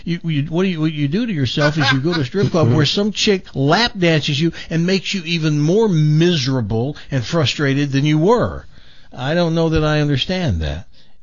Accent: Humboldt, Tennessee, United States; born there; I was born in Humboldt, Tennessee.

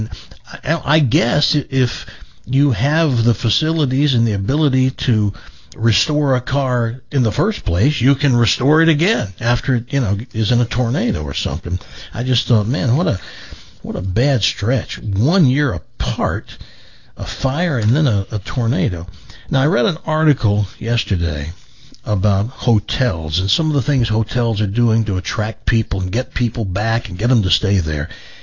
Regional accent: the South, United States; and I'm from the South

